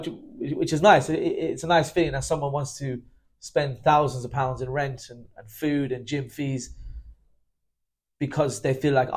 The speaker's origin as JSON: {"language": "English", "region": "Munster", "country": "Ireland", "said": "I'm from Kerry."}